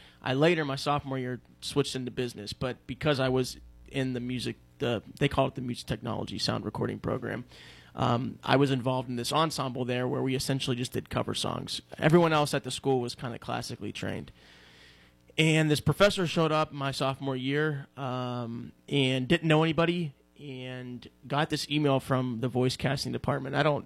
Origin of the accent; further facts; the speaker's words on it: Ross Township, Pennsylvania, United States; So I'm from the North Hills area, Ross okay. Township.